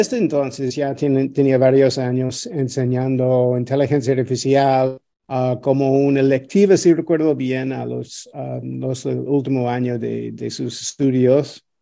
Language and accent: Spanish; United States; moved away as an adult; now in Mexico; Soy americano y llegué a Puebla para trabajar en el departamento de matemáticas.